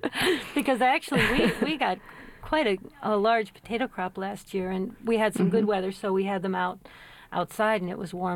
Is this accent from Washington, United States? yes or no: no; Illinois, United States; Now, I'm from Illinois, and I think that the big red ones are the best.